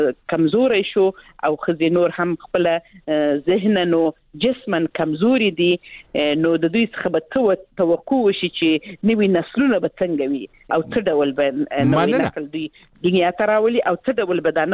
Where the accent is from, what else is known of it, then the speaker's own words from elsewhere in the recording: Helmand, Afghanistan; زه خپله د هلمند ولایت څخه یم